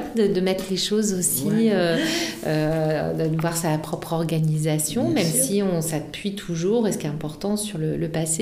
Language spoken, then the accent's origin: French; Auvergne-Rhône-Alpes, France; Oui, moi, je viens de la région lyonnaise.